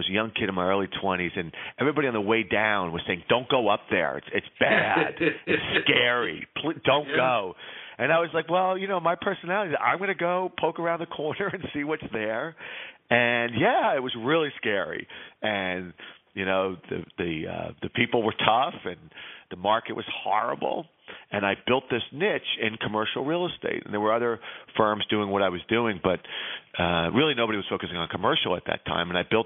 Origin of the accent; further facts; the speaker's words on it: United States; I'm from America, the land of … at that time